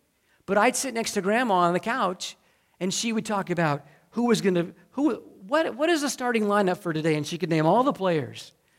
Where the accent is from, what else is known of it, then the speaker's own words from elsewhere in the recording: Keysville, New York, United States; also born or lived in Connecticut; I was born in Connecticut. My parents moved to upstate New York, Keysville, New York. We have 3 stoplights, 5,000 people, 6,000 people. So being from upstate New York